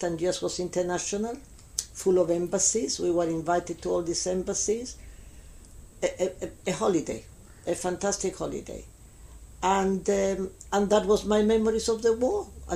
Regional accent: Gibraltar; born there; So, yes, I was born in Gibraltar. As far as I know, my parents, well, both my parents, they were Gibraltarians, grandparents, great-grandparents, no Spanish connection anywhere

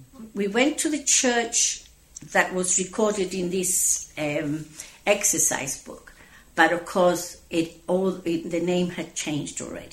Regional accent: Gibraltar; I was born in Gibraltar. My parents are both Gibraltarians, but my father's family came from Portugal. My mother's family came from Minorca when it was British, and they came to live in Gibraltar. And since then, we've all lived in Gibraltar.

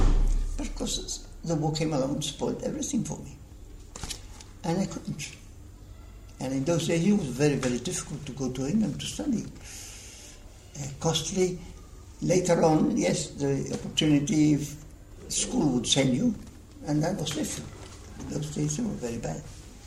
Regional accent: Gibraltar; But, my inner side is British. It's Britishness, Gibraltar. British, Gibraltarian. I am English.

